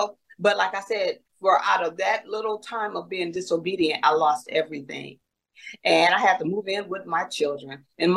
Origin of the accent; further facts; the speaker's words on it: Michigan, United States; I'm originally from Michigan. And I said, no, I pass. I'm not going to California.